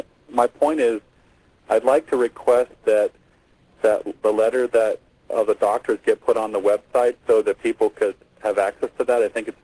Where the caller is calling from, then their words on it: Grass Valley, California, United States; I'm calling from Grass Valley, California.